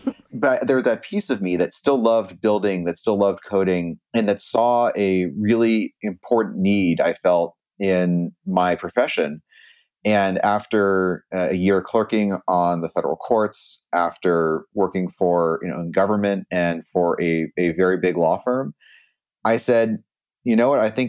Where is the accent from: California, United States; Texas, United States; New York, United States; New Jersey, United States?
California, United States; I grew up in Silicon Valley, and my dad actually started a internet startup in our garage in 92.